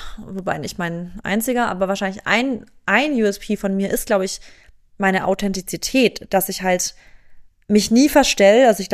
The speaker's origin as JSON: {"language": "German", "town": "Stuttgart", "region": "Baden-Württemberg", "country": "Germany", "tie": "born or raised there", "said": "ich komme eigentlich aus Stuttgart, also ich bin in der Gegend Stuttgart aufgewachsen"}